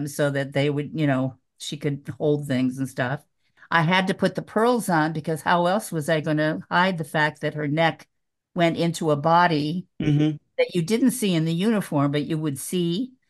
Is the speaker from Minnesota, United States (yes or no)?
yes; Minnesota, United States; I always thought it was because I was from Minnesota.